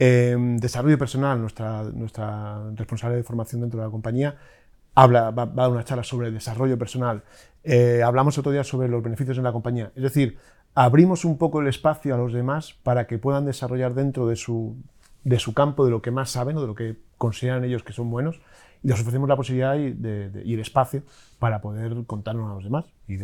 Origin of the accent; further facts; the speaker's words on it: Spain; Somos mediterráneos, somos españoles y el contacto humano, entre otros, nos es muy importante.